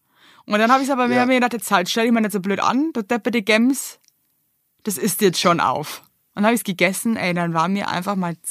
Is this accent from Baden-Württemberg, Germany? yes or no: no; Bavaria, Germany; ich bin ja auch bayerische Staatsbürgerin.